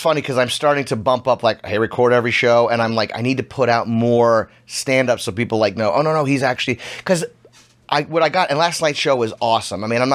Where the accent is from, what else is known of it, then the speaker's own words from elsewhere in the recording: New Orleans, Louisiana, United States; So I was 18 or 19, and I grew up in New Orleans.